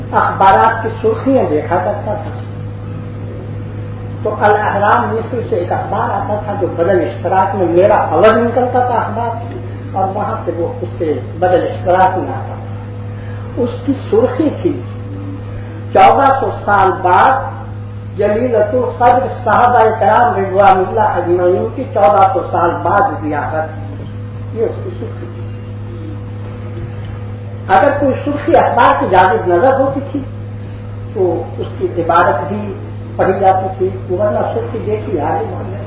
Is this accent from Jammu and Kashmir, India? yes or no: no; Lucknow, Uttar Pradesh, India; born there; حضرات میری پیدائش لکھنؤ کی ہے